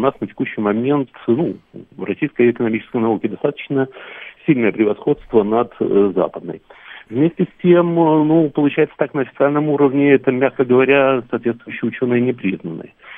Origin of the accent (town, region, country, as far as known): Minsk, Belarus